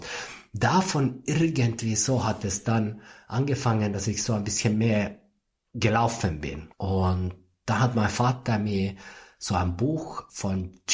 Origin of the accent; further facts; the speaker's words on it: Espoo, Uusimaa, Finland; Also, ich bin Finne. Ja. Dementsprechend natürlich in Finnland aufgewachsen. In einer Stadt namens Espoo. Ja, Nachbarstadt von Helsinki sozusagen.